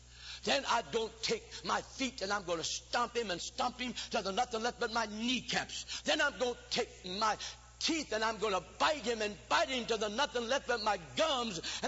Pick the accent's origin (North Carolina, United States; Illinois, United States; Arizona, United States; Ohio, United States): Illinois, United States; East St. Louis; See, I was brought up in East St. Louis, Illinois.